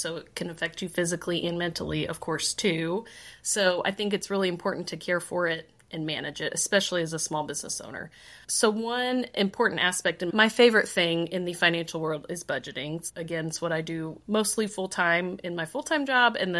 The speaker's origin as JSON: {"language": "English", "region": "Alaska", "country": "United States", "said": "My natural fun fact is that I'm from Alaska. That's fun. We go back twice a year."}